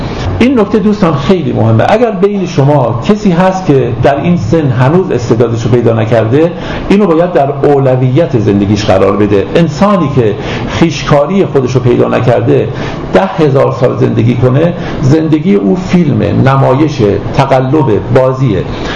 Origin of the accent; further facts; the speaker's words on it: Iran; ما چون ایرانی هستیم در باره ایران صحبت میکنیم